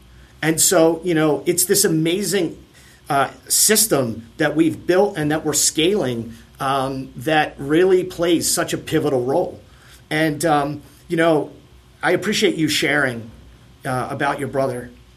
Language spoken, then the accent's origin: English; Charlottesville, Virginia, United States; we're from Charlottesville, Virginia, and that's where the NCAA championships is going on this year, right?